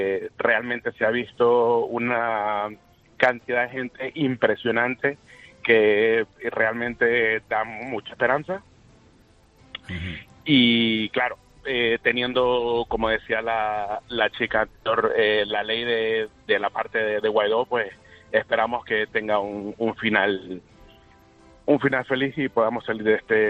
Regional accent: Venezuela; moved away; Yo tengo hijos que nunca han visto Venezuela y me encantaría enseñarles mi tierra, que es una tierra espectacular.

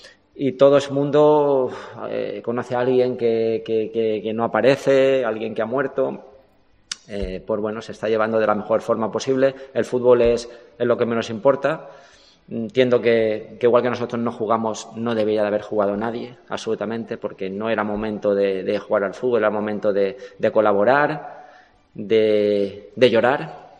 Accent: Valencia, Valencian Community, Spain; Nosotros en la plantilla somos muchos de Valencia, ¿no? O de la zona.

